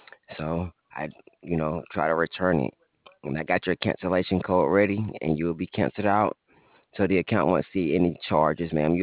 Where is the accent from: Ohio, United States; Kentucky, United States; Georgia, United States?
Georgia, United States; also born or lived in California; Ma'am, I'm from Georgia, but my dad was in the military, and we moved to California.